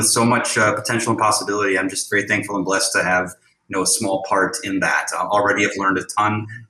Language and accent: English; North Dakota, United States; also born or lived in Illinois, United States; Originally grew up in North Dakota, and then went to Mundelein High School, and from there attended Western Illinois University.